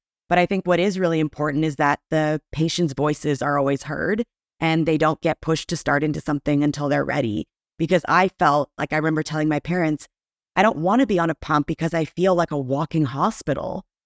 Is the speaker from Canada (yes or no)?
yes; Canada; also born or lived in Bulgaria; now in United States; I was born in Bulgaria, but raised in Canada and now working in the U.S.